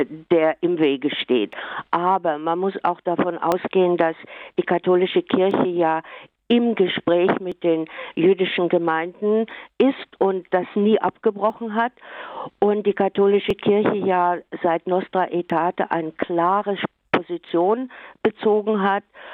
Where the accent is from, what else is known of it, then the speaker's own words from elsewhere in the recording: West Germany, Germany; ich komme ja aus dem Westen